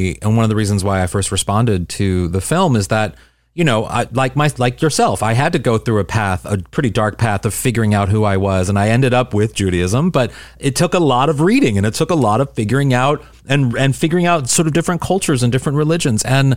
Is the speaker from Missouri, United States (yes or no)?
yes; St. Louis, Missouri, United States; I'm from St. Louis, Missouri, and a suburb in St. Louis